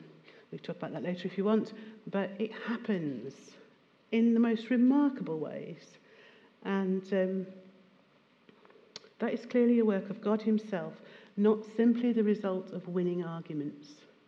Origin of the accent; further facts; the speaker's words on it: United Kingdom; Some of us, not all, I know, were born and bred in Great Britain, or the so-called Christian West.